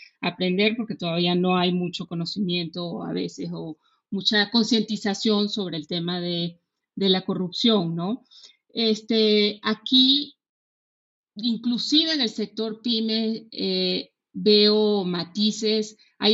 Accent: Venezuela; se te olvidó decir que además soy venezolana, ¿no?

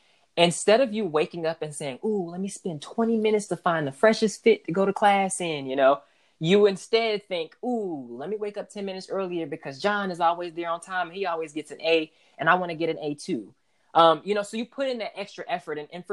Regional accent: Atlanta, Georgia, United States; I am from Atlanta. So our homecoming events are like a citywide thing.

